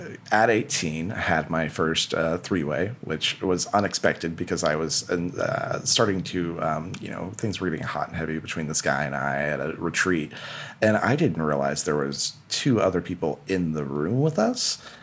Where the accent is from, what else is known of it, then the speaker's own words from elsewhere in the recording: Glencoe, Oklahoma, United States; I was, but also Stillwater, Oklahoma was 15 minutes away from my hometown.